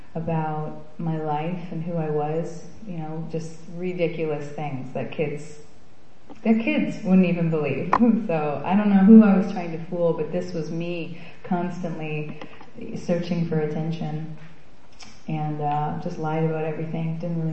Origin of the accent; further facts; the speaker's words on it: Ontario, Canada; I was born in 1984 in Ontario, Canada, and I was born to two alcoholics who come from families of alcoholics.